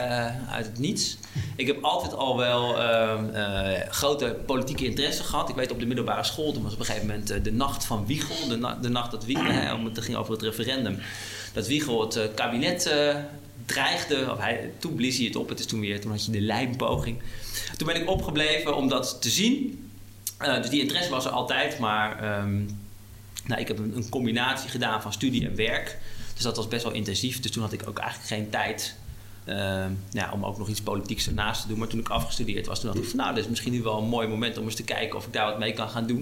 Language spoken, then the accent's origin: Dutch; Huizen, North Holland, Netherlands; also born or lived in Laren; now in Hilversum, Netherlands; Ik ben inmiddels 41 jaar oud. Ik ben opgegroeid, ik ben echt een kind van de regio. Ik ben in Laren geboren. Ik ben opgegroeid in Huizen. Ik heb in Bussum op school gezeten. En ik woon inmiddels 15 jaar in Hilversum.